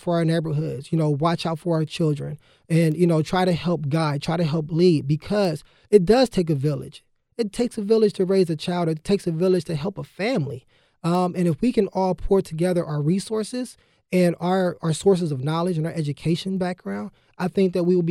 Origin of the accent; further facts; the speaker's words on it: Columbus, Ohio, United States; Like I said, you know, I'm from Columbus. I've been away for, you know, a little while, but, you know, had to get educated and come back.